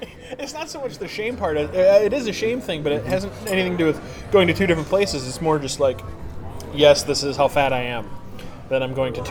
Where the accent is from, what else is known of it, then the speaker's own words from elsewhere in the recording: Minnesota, United States; I'm Minnesotan in that regard.